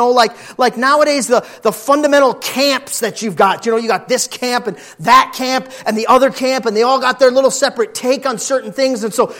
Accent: United States; I'm an American Christian. Right here in my air condition, right home in my air condition, sit in my air conditioned house.

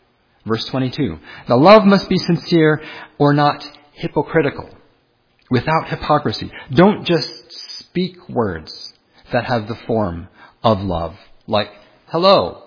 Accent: Petersburg, Virginia, United States; Now, I'm a child of the South. I was born in Petersburg, Virginia.

